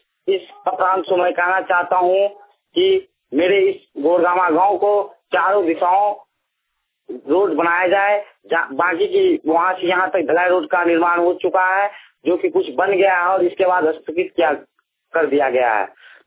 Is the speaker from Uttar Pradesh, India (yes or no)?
no; Phulka, Bihar, India; Post phulka, जिला Madhubani, pin code 84-74-09।